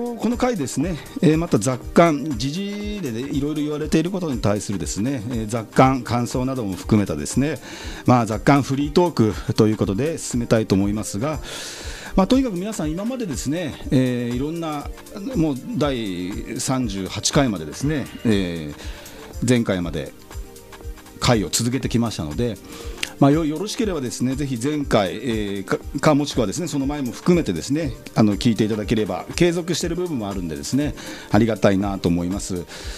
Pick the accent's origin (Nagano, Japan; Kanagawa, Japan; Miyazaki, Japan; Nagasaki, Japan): Kanagawa, Japan; Yokohama; 私ですね、横浜鶴見区出身